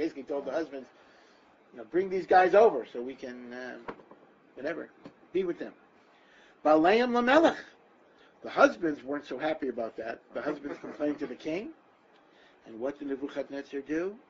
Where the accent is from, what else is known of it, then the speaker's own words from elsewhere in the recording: Connecticut, United States; I grew up in Connecticut.